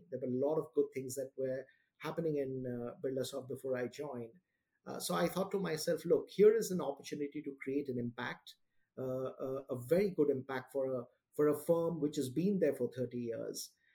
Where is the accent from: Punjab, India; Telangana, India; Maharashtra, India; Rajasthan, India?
Maharashtra, India; Mumbai; I grew up in Mumbai, so I'm from India. That's the city I grew up in. I was born and bred in Mumbai.